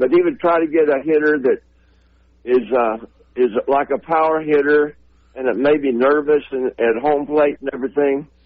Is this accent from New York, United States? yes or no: no; Oklahoma, United States; And we're both from Oklahoma. You know, I tell people a lot of the Yankees, you know, came from the South, you know.